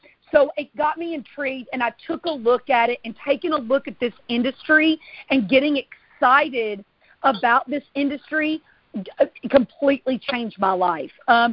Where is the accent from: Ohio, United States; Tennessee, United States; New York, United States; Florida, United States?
Tennessee, United States; now in Alabama, United States; I am from the southeast of the United States. I'm from a small town in Tennessee. My husband and I, he's from Mississippi, and we now reside in an even smaller town in Alabama.